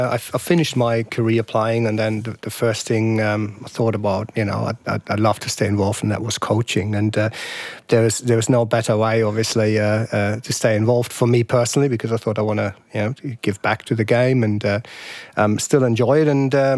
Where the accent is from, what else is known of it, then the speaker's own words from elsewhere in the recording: Germany; growing up in Germany, it's football is sort of a football and a jersey is given to you when you're born.